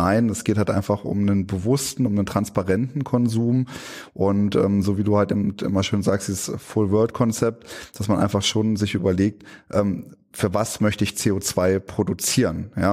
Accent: East Germany, Germany; Ich komme aus dem Osten, ich darf das sagen.

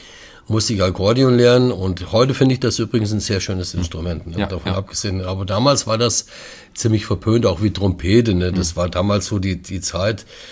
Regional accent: Fulda, Hesse, Germany; Ich bin in Fulda, Johannesburg geboren.

